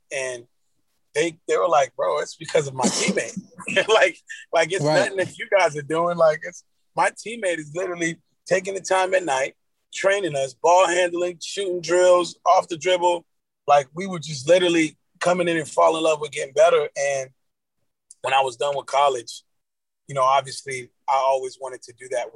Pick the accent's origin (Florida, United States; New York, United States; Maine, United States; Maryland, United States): Florida, United States; Carroll City; Well, yeah, I grew up in Carroll City, man. As a young kid, man, I spent about 10 to 12 years of my life there.